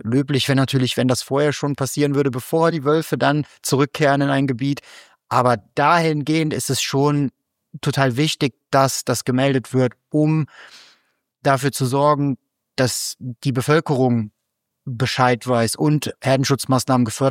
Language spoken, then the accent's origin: German; North Rhine-Westphalia, Germany; teilweise ja in Rheinland-Pfalz ja auch für mehr Tiere als beispielsweise bei uns in NRW